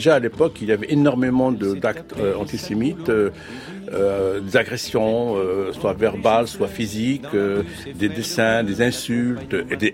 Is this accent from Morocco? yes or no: yes; Morocco; alors que chez nous, au Maroc, en 65, il y a eu des manifestations, il y a eu des centaines de morts.